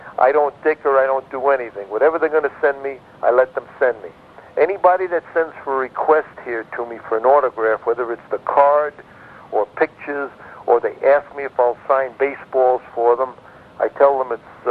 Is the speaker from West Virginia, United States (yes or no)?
no; Brooklyn, New York, United States; I consider myself one of the luckiest guys you can ever imagine to be a young, skinny little runt growing up in Brooklyn